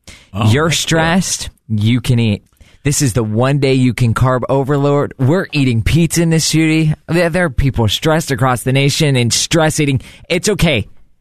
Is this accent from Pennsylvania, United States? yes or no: yes; Pittsburgh, Pennsylvania, United States; now in Memphis, United States; I'm from Pittsburgh, and yes, Todd brought me to Memphis, so now I'm in Tennessee